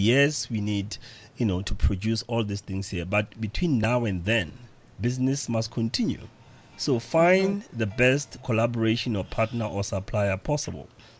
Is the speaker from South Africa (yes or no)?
yes; South Africa; Do I just stand here and say there's no shoe producing in South Africa, therefore as a South African designer, I'm just going to stay here and die here?